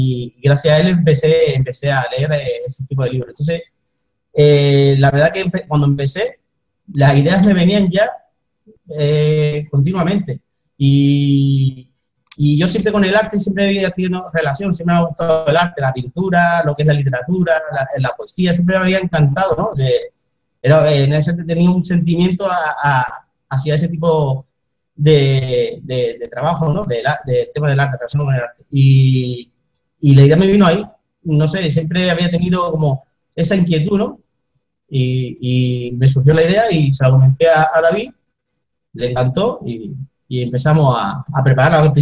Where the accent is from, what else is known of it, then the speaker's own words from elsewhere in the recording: Las Palmas, Canary Islands, Spain; soy de Las Palmas